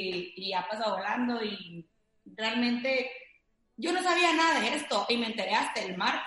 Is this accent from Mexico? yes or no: yes; Mexico; now in Cancún, Mexico; vivo en Cancún, él es Mauricio, igual vive en Cancún, pero bueno, yo soy de México.